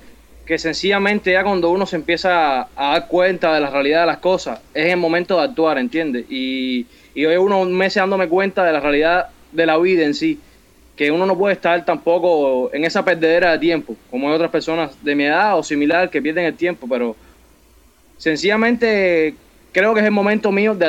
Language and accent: Spanish; Havana, Cuba; Nada, pues soy un joven habanero de apenas 18 años, estudiando en el preuniversitario